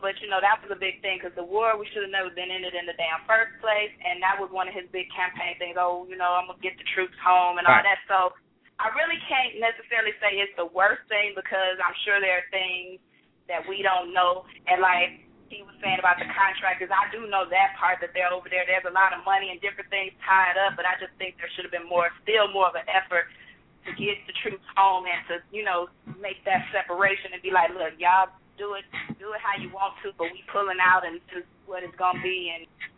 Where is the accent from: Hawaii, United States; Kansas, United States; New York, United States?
Hawaii, United States; born there; I was born in Hawaii. Hawaii is part of the United States.